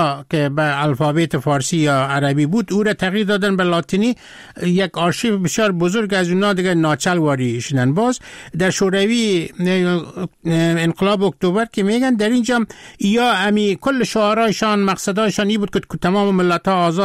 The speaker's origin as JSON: {"language": "Persian", "country": "Afghanistan", "said": "من از افغانستان هستم"}